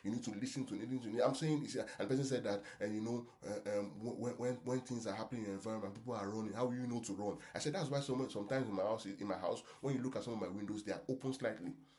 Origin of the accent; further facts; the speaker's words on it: Nigeria; Yeah, chuck is a Nigerian word, right? So I'm speaking as a Nigerian now, right, from which is where I come from, right? Chuck is a Nigerian word.